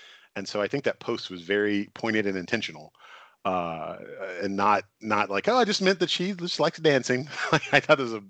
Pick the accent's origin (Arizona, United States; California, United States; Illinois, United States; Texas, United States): Texas, United States; growing up in West Texas, you know, everybody plays football and stuff.